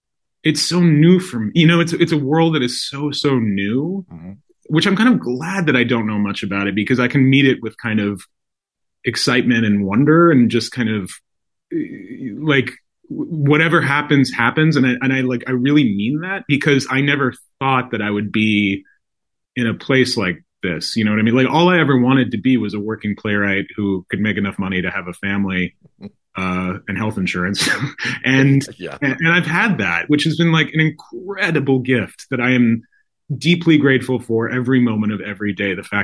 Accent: Idaho, United States; born or raised there

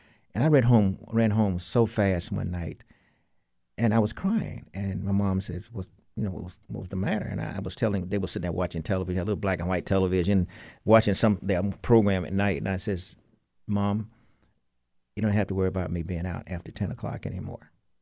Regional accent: Atlanta, Georgia, United States; also born or lived in Dalton, United States; I'm a Grady baby, and I lived in Dalton, Georgia, and we moved here in 1950 with my grand

